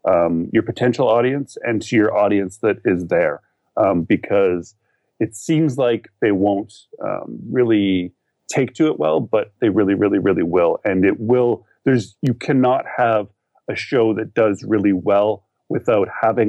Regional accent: Canada; me being that Canadian from up in the north in the snow.

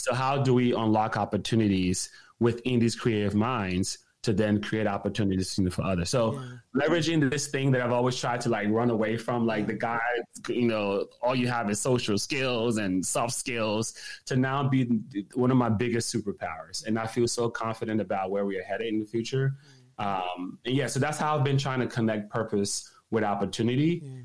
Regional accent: Oklahoma City, Oklahoma, United States; but I grew up in Oklahoma City. When I came to the U.S., I went to an all-black high school

